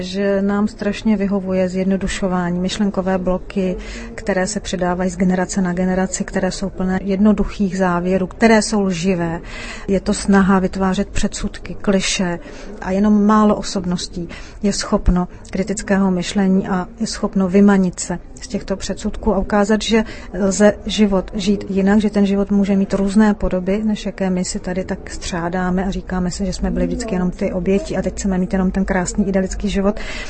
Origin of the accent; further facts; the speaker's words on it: Bohemia, Czechia; born there; já jsem se nenarodila ani v Austrálii, ani v Americe. Já jsem se narodila v Evropě, ve střední Evropě, narodila jsem se v Čechách.